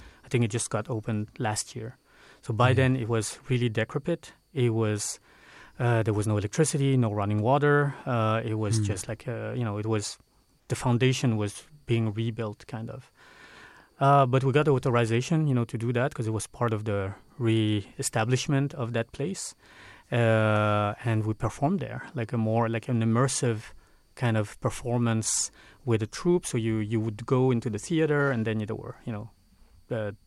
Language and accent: English; France; when I was growing up in France. I was trying to be the most French person, pushing back my Filipino roots.